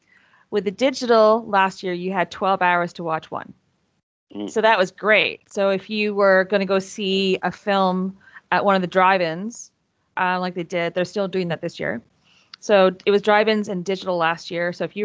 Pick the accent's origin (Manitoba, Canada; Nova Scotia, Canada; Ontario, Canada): Ontario, Canada; Toronto; I grew up in Don Mills.